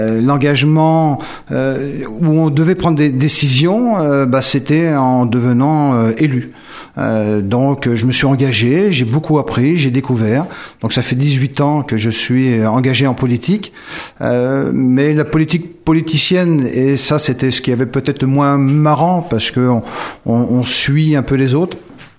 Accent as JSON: {"language": "French", "town": "Rochefort", "region": "Nouvelle-Aquitaine", "country": "France", "tie": "born or raised there", "said": "je suis l'enfant du pays, je suis né à Rochefort."}